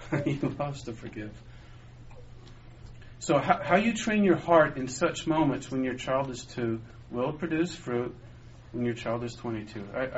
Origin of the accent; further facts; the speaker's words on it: Los Angeles, California, United States; I remember I was blessed, even though I grew up in Los Angeles, I was blessed to grow up with horses.